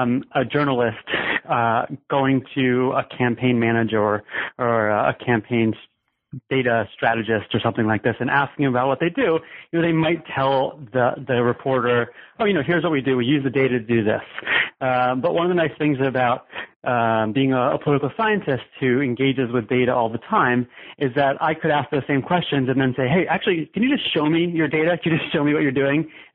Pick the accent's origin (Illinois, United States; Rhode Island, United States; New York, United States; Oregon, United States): Rhode Island, United States; Providence; I'm from Providence, Rhode Island, so I haven't ventured too far out of New England.